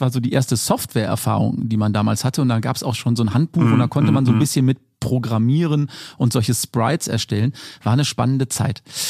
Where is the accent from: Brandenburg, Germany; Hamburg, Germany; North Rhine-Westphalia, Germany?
North Rhine-Westphalia, Germany; Cologne; Ich komme aus der Kölner Ecke. Und wenn man hier so rausschaut, überall Berge. Und bei uns nennt sich das, wo ich lebe, das Bergische Land.